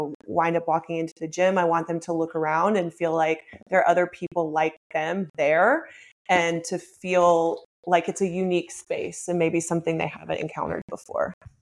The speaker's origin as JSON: {"language": "English", "region": "Texas", "country": "United States", "said": "You know, I'm from Texas, which is not a very progressive state, but I do have very progressive liberal parents."}